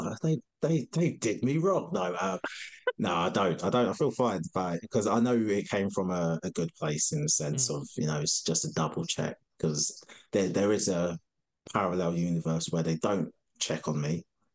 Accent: East of England, United Kingdom; where I grew up in Essex.

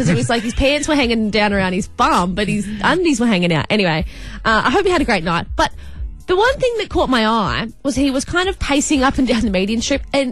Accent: Goulburn, New South Wales, Australia; We used to live on a main drag when we were growing up in Goulburn.

